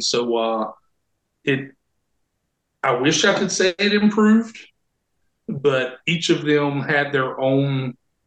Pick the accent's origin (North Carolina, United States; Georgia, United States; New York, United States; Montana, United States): North Carolina, United States; I'm from Robeson County, born and raised.